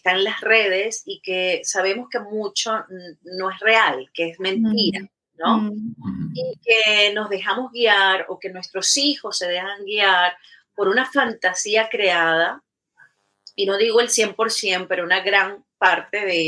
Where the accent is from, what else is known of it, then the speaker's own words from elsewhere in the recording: Venezuela; moved away; Yo emigré de Venezuela, como te digo, hace 23 años, pero fui primero a España.